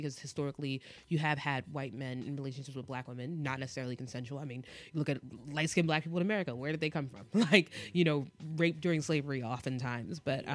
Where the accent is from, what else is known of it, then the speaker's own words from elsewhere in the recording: New York City, New York, United States; Growing up in New York City, you don't really see mixed race couples to the same race that you do here.